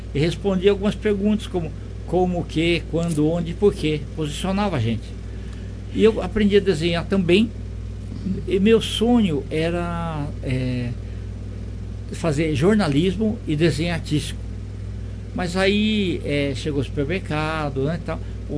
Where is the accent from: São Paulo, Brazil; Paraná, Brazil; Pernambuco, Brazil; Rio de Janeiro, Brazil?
São Paulo, Brazil; Barrinha; born there; eu nasci em Barrinha, quando era comarca de Sertãozinho ainda.